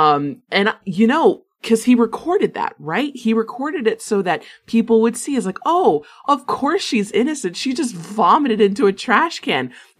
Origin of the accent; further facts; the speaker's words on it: Florida, United States; And this is probably because I was raised in Florida, but that's such a special view to me.